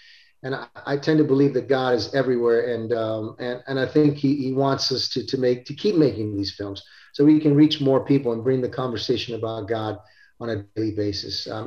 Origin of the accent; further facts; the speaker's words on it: Italy; now in Florida, United States; Look at me. I came from Italy. We came from Italy with nothing. You know, I live in Florida.